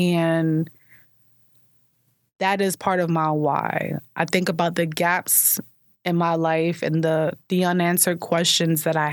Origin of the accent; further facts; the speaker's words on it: Brooklyn, New York, United States; You know, I was born in Brooklyn, and I took public transit from a young age. public transit alone from at a young age going to school.